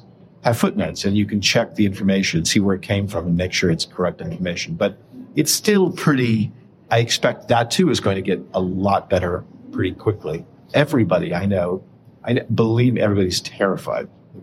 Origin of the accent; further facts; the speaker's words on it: United States; We do lots of stuff with the US, obviously, because I'm American, streaming platforms.